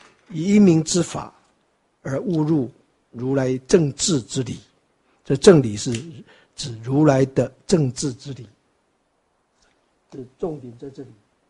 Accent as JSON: {"language": "Chinese", "country": "Taiwan", "said": "我们当然是娶我们台湾人嘛"}